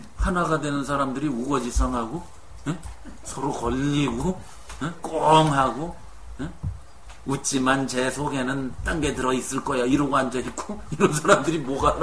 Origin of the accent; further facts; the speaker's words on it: South Korea; now in United States; 뭐 우리도 미국에 와서 한국 사람끼리 지금 모였잖아.